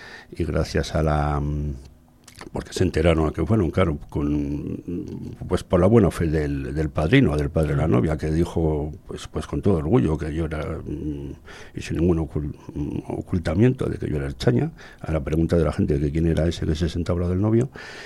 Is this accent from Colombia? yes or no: no; Basque Country, Spain; yo que soy del Gran Bilbao